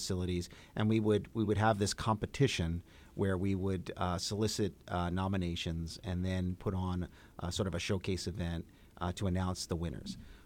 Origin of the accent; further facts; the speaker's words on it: Brooklyn, New York, United States; also born or lived in Canarsie; I grew up in Canarsie. Actually, grew up in East Flatbush, moved to Canarsie. Spent some time in Windsor Terrace, mm-hmm. Then moved back to Southeast Brooklyn. I'm now in Marine Park, and I love everything about Brooklyn.